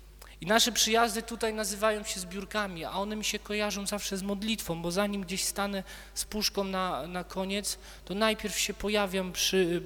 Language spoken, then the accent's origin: Polish; Wałcz, West Pomeranian Voivodeship, Poland; Ja wychowywałem się na bloku. Wałcz jest miastem, dużo bloków tam nie ma, wychowywałem się na bloku.